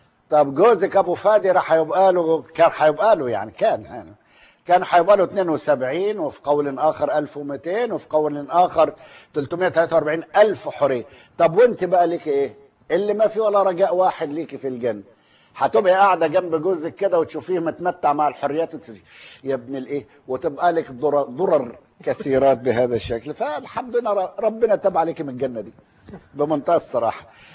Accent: Egypt; يمكن بتفهمونا احنا بسهوله عشان احنا مصريين

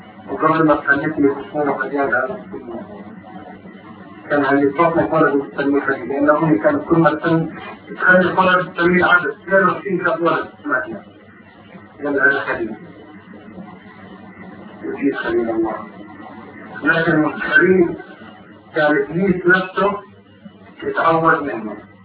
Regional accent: Palestine; طبعا انا كفلسطيني الاصل عملت بلديه وغنيه وعايش في الارض

